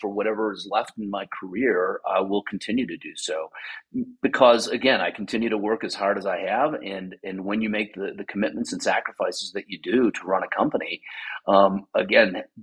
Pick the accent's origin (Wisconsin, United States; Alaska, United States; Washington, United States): Wisconsin, United States; And my parents, I grew up in Wisconsin. My parents were divorced.